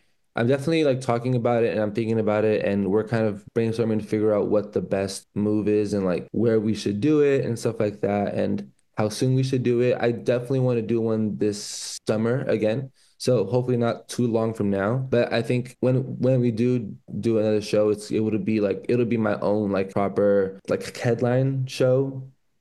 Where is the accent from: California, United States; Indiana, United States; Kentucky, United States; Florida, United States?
California, United States; Even though I live in LA and I'm from California my whole life